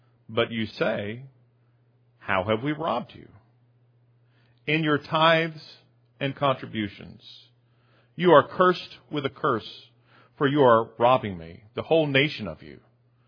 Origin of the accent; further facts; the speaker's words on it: Sumter, South Carolina, United States; that's my hometown of sorts. I didn't move there until I was in high school, but my parents live there